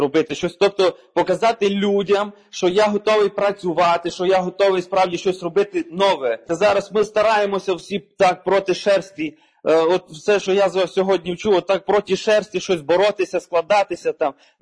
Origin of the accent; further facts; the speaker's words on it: Dnipropetrovsk Oblast, Ukraine; от я з Міжівського району, я рахую, що в нас досить тут ще така глуш від міста якогось